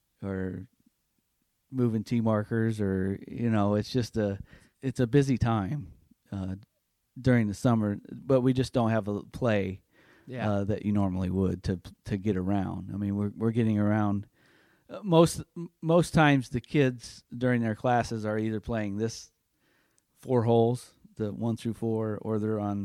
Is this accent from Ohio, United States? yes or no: no; North Judson, Indiana, United States; I started at a grow-in, actually, at a course in my hometown in North Judson.